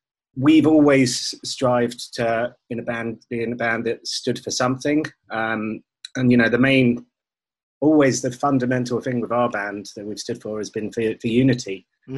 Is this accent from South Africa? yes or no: no; St Albans, East of England, United Kingdom; I grew up in St. Albans, as did the other guys.